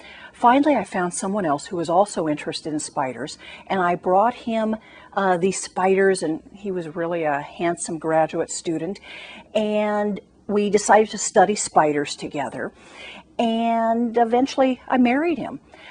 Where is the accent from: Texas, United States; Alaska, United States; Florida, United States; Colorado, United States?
Colorado, United States; I grew up in Colorado, which is quite high, quite dry, and I swear I barely saw a spider growing up.